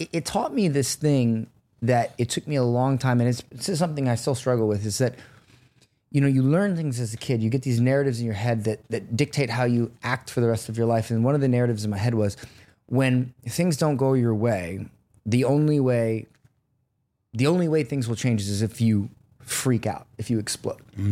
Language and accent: English; Florida, United States; I grew up in Florida, you know, so like a very, like the most haram place in America.